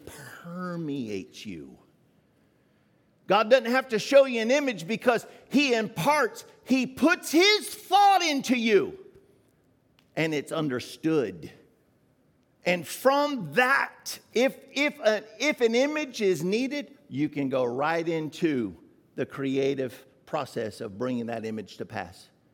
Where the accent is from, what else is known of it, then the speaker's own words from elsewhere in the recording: Florida, United States; At least that's what it was when we were growing up in Florida.